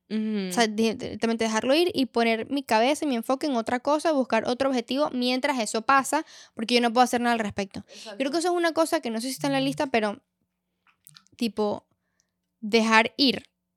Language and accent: Spanish; Venezuela; yo me he dado cuenta lo exagerados que somos los venezolanos